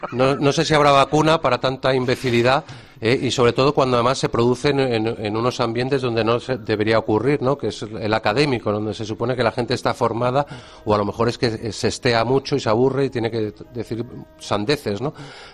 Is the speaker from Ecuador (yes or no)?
no; Cádiz, Andalusia, Spain; Soy de Cádiz.